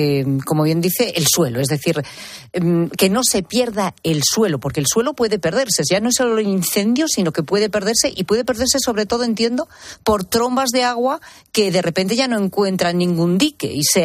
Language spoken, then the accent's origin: Spanish; Castile and León, Spain; la que yo conozco mejor porque es mi tierra, es la Sierra de la Culebra.